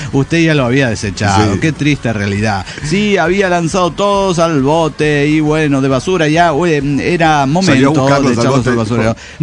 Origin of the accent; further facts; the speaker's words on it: Monterrey, Nuevo León, Mexico; de Monterrey, Nuevo León.